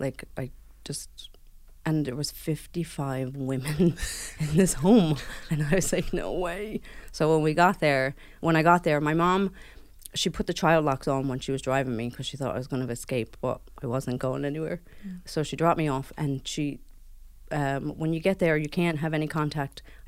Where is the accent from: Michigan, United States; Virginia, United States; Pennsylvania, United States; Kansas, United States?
Pennsylvania, United States; Philadelphia; moved away as an adult; also born or lived in New York; I come from Philadelphia, Pennsylvania in America. And, yeah, I was born and reared there and never left until I came here.